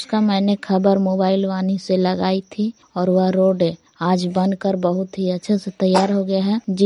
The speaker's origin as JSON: {"language": "Hindi", "town": "Belaon", "region": "Bihar", "country": "India", "said": "ग्राम बेलाव जिला कैमूर भभुआ की निवासी हूँ।"}